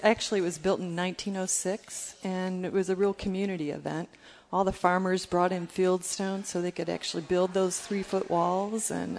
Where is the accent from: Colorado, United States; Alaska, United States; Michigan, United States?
Michigan, United States; moved away; Well, I grew up in Michigan. Then I moved to the West Coast